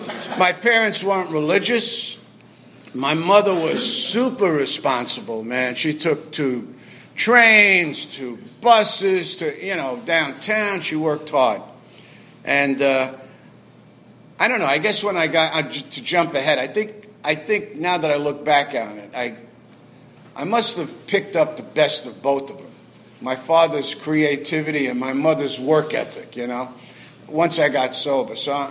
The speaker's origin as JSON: {"language": "English", "region": "New York", "country": "United States", "said": "It was like, you would think like, wow, because I'm from New York. Structure, formality, discipline."}